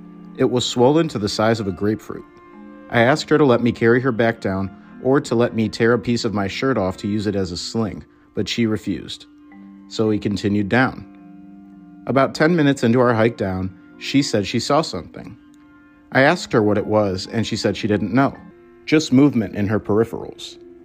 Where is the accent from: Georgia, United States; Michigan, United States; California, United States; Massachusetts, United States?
California, United States; I spent most of my time hiking outside of my hometown in the Angels National Forest. I lived with my grandmother in the town of Wrightwood.